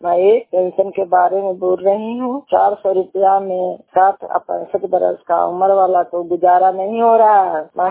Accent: Chhotki Bhausi, Bihar, India; छोटकी भौसी के रहने वाले हैं, थाना हिलसा है, जिला नालंदा के निवासी हूँ। शंकर जीविका स्वयं सहायता समूह का सचिव हूँ, गायत्री जीविका ग्राम संगठन का सदस्य हूँ।

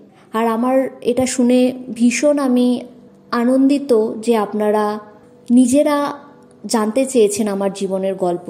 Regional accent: West Bengal, India; আমার বাড়ি পশ্চিমবঙ্গের নদিয়া জেলায়। আমার জন্ম 1988 সালের 20 আগস্ট একটা প্রত্যন্ত গ্রাম্য অঞ্চলে। আমার ঠাকুমার বাড়ি মুর্শিদাবাদের বেলডাঙাতে।

